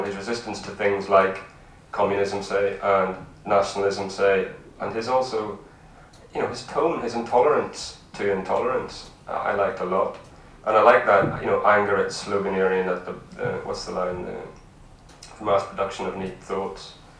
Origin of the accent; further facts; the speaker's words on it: Northern Ireland, United Kingdom; growing up in Mid Ulster, you know, you had received narratives of a kind